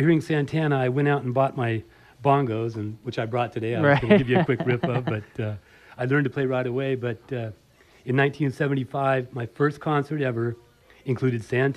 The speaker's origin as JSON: {"language": "English", "region": "California", "country": "United States", "tie": "born or raised there", "said": "KMXT, and I grew up in the Bay Area in the 60s, so"}